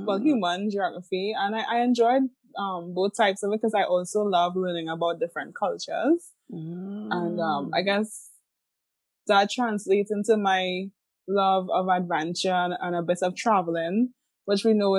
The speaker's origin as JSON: {"language": "English", "country": "Trinidad & Tobago", "tie": "born or raised there", "said": "I grew up in Trinidad and Tobago. Mm-hmm. And I grew up in an area that has a blend of both natural beauty and also industrial operations"}